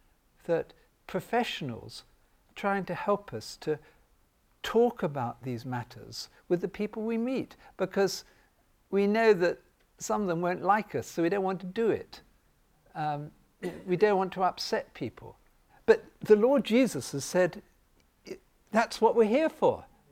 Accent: United Kingdom; I mean, I'm being British, I knew how to reply.

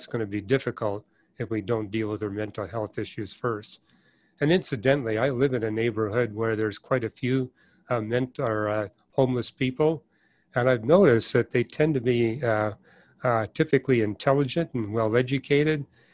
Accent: Canada; I mean, I'm from Canada, and Victoria and Vancouver have by far the largest homeless population in Canada

